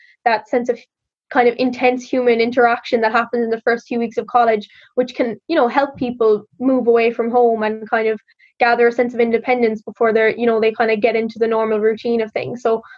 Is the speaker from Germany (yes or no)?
no; Munster, Ireland; obviously I'm from West Cork, so it's only an hour and a half from here.